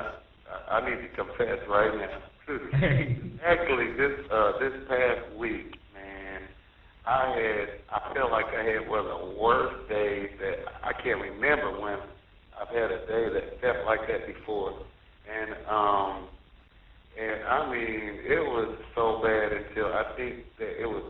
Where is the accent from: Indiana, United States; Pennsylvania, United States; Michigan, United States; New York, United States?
Indiana, United States; Indianapolis; moved away as an adult; now in Houston, United States; And actually, I'm from Indianapolis, and I've been there all my life. So, you know, I moved down here just because I feel like God, you know, it was time for a change